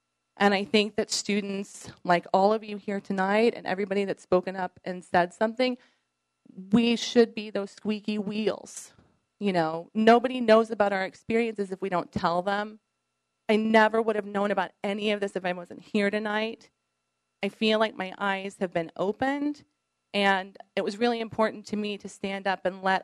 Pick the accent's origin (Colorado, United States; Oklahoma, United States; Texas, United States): Oklahoma, United States; Norman; I was raised here in Norman. I went to Norman High School. I went to OU as a student.